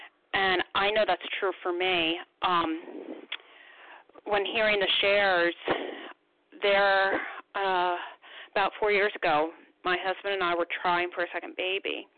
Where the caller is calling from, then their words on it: New Jersey, United States; I'm calling from New Jersey.